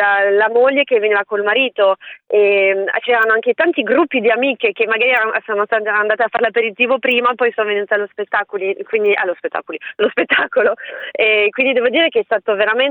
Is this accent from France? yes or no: yes; France; io sono francese e quindi la maggior parte dei miei amici d'infanzia sono all'estero, lo stesso la mia famiglia